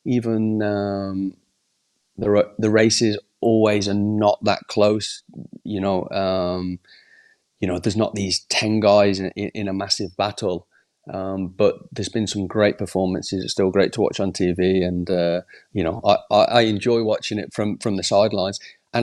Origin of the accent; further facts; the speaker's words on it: United Kingdom; being British